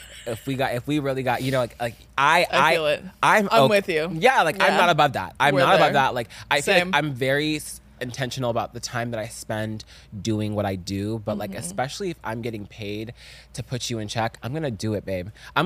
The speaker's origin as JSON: {"language": "English", "region": "the South", "country": "United States", "said": "you know, I'm from the South and I'm African."}